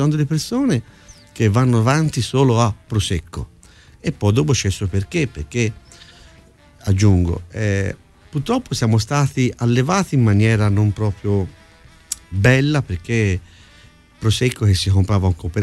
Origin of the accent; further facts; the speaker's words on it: Tuscany, Italy; io sono toscano, ho la chianina